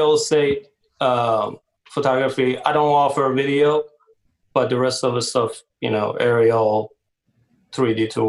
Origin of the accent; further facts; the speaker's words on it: Iran; moved away as an adult; now in United States; I came to U.S. from Iran. I'm originally from Iran. So I came to U.S. back in June 2001.